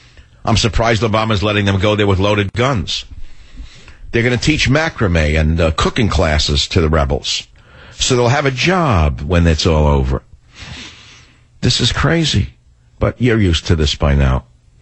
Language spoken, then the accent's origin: English; Bronx, New York, United States; I'm not really from Brooklyn. I'm from the Bronx.